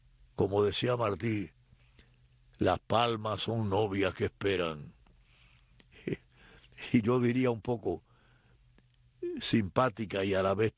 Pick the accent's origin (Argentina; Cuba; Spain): Cuba; now in United States; pienso y siento en cubanía. Soy ciudadano de los Estados Unidos de América.